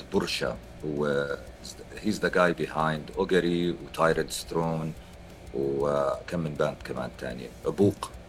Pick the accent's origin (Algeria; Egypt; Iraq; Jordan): Jordan; وقت ما أنا كنت ساكن بالأردن. أنا باي ذا واي أنا سعودي الأصل عشان الناس يعرف، فكنت ساكن بالأردن وعشت كل حياتي 26 سنة عشت بالأردن.